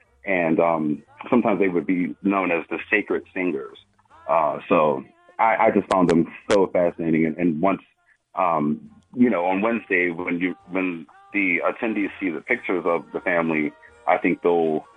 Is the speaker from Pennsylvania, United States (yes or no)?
yes; Homestead, Pennsylvania, United States; also born or lived in Hazelwood; And growing up in Homestead, you know, in addition to Hazelwood, but growing up in Homestead as well